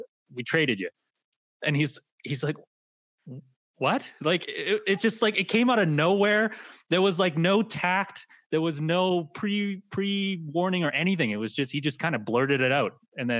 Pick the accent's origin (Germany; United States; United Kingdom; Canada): Canada; I'm not. I'm actually in Calgary right now.